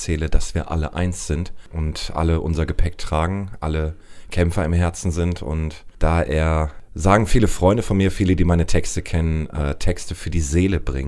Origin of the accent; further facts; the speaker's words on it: Mülheim an der Ruhr, North Rhine-Westphalia, Germany; born there; also born or lived in Dortmund; now in Berlin, Germany; Geboren bin ich in Mülheim an der Ruhr, bin 32 Jahre alt, habe dann 17 Jahre in Dortmund gelebt und seit 6 Monaten im wundervollen Berlin.